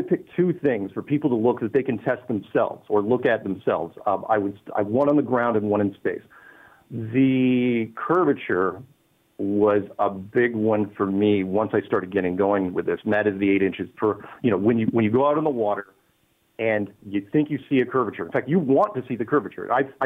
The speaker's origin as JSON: {"language": "English", "town": "Seattle", "region": "Washington", "country": "United States", "tie": "born or raised there", "also_born_or_lived": "Colorado", "lives_now": "Victoria, Canada", "said": "Currently, right as we speak, I am in Victoria, Canada, but I grew up in the Seattle area and then spent 20 years in Colorado teaching people software."}